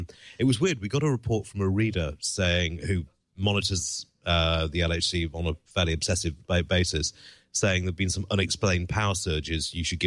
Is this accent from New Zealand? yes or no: no; United Kingdom; And you're like, and as a Brit over here, I am freaked out by raccoons